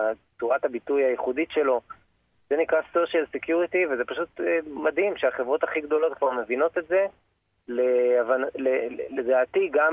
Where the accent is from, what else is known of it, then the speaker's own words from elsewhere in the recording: Nahal Oz, Southern District, Israel; born there; אני יליד קיבוץ נחל עוז